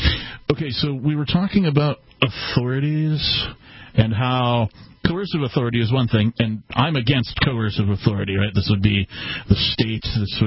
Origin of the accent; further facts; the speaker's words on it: Southern US, United States; accent: southern; That's my southern accent. My almost nearly a foghorn leghorn type of accent.